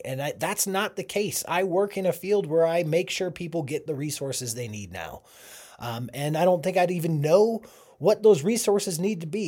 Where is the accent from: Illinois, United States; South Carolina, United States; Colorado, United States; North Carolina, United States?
Colorado, United States; Boulder; like, I'm from Boulder. I say it all the time. I had all of the resources I needed.